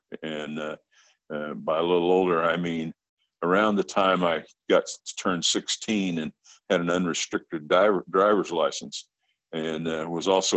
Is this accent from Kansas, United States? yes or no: yes; Kansas, United States; born there; I was pretty young when I was born. I was born in Kansas back in the early 50s. I'm an old man.